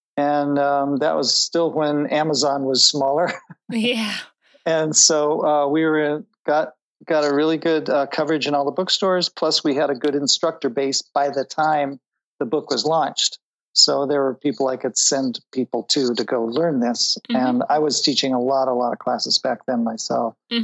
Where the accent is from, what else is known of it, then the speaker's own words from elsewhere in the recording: Boulder, Colorado, United States; I grew up in Boulder, Colorado, so I was used to running lots of trails and long distances, but I've always been fascinated by Tai Chi because I'm half Chinese.